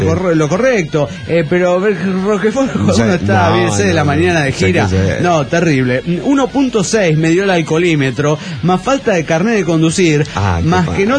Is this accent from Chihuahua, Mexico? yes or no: no; Aguascalientes, Mexico; pero déjenme decirles que no hay como la de mi tierra. Nunca hay una feria como la de su propia tierra. La Feria Nacional de San Marcos.